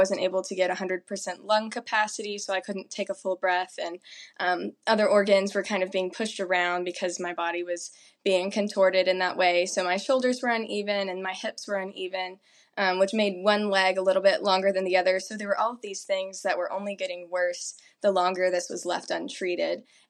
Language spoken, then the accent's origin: English; South Carolina, United States; now in North Carolina, United States; Growing up in upstate South Carolina, it was very hot. We were about 4 hours away from the beach and about 4 hours away from the mountains.